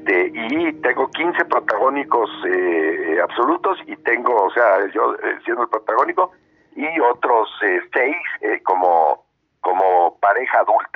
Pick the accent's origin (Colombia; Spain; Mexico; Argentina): Mexico; En telenovelas soy el actor mexicano que más protagónicos tiene de telenovela